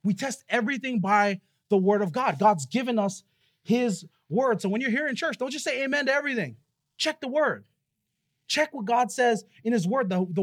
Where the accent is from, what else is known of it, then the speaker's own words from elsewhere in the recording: Waipahu, Hawaii, United States; I was sitting down with my sister-in-law this week and we're just talking about what it was like growing up in Waipahu.